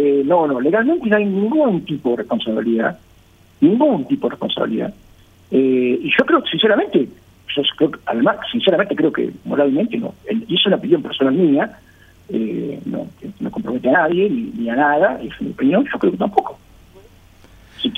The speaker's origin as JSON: {"language": "Spanish", "country": "Paraguay", "said": "soy todo paraguayo."}